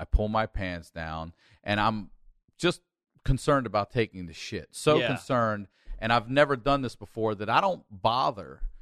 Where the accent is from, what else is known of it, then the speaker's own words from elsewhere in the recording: Maryland, United States; we grew up in Maryland, so D.C. was a common field trip